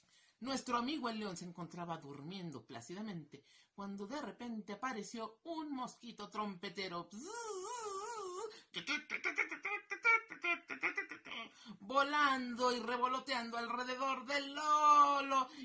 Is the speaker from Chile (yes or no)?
no; Mexico; vengo desde México para, en cuentos, a contarles una historia